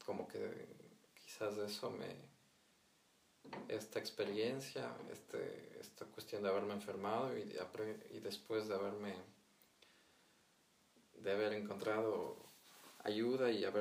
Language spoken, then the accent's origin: Spanish; Ecuador; Hablamos español porque yo vengo de América Latina